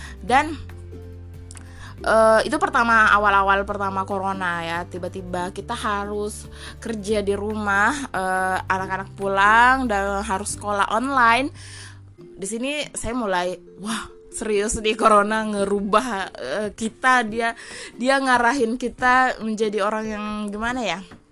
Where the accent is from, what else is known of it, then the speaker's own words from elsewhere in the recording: Maros, South Sulawesi, Indonesia; nggak merembak ke Indonesia, bahkan ke daerah saya di Maros ini ya